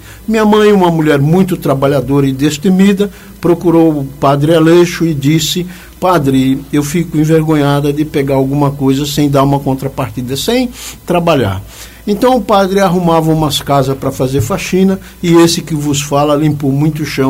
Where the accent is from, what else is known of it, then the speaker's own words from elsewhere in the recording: São Paulo, Brazil; accent: paulista; also born or lived in Sergipe; eu fui criado em São Paulo, na Rua Barão de São Luís, número 232. Portanto, eu morava na Vila Santa Maria, onde tem a igreja Nossa Senhora da Santa Maria